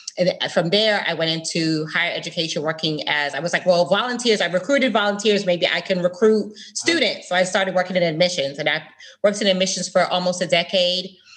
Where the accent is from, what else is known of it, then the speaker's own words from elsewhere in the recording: Fort Lauderdale, Florida, United States; also born or lived in London, United Kingdom; I was raised in Fort Lauderdale. I actually have lived here since I was 12. I'm actually from the UK. So I was born in London, in Southeast London. My family is from the Caribbean.